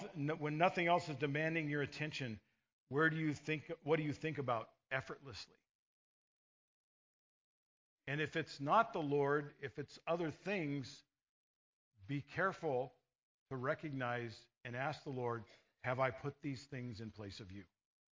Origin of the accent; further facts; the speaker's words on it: California, United States; As we grew up in California, that's our team.